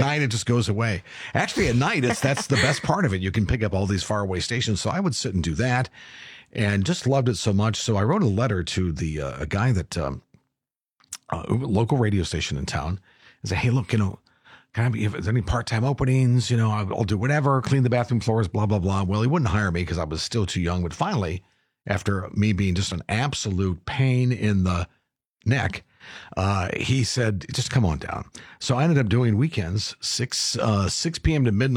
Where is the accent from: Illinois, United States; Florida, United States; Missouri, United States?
Illinois, United States; Chicago; This is in Chicago. I was born and raised in Chicago.